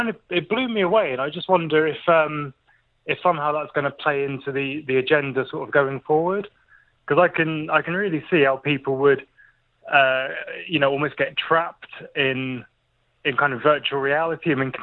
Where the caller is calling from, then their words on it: Exeter, South West England, United Kingdom; I'm phoning from Exeter.